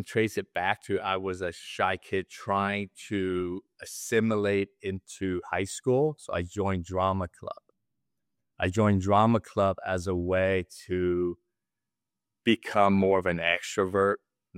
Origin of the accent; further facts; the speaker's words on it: Sunnyvale, California, United States; You know, I grew up in Sunnyvale, Silicon Valley.